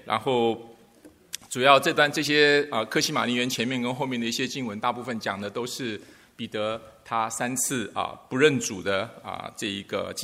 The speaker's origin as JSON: {"language": "Chinese", "country": "China", "said": "但是我们中国人我们常常说失败是什么？成功之母。"}